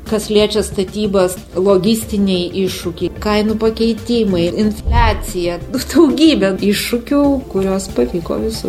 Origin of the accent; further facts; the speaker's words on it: Klaipėda, Klaipėda County, Lithuania; moved away as an adult; now in Vilnius, Lithuania; Klaipėda yra mano gimtasis miestas. Gyvenau čia iki 19 metų, po to išvažiavau studijuoti ir su visam išvažiavau, nes mano šeima yra Vilniuje